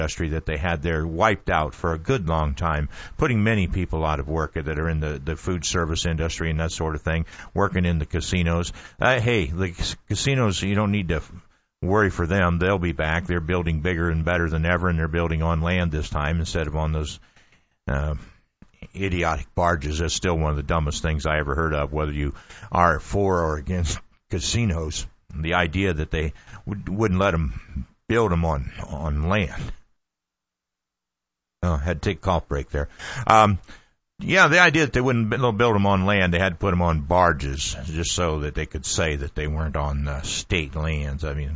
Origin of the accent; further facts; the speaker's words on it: Midwest, United States; I'm from the Midwest. And where does all the grain go from the Midwest?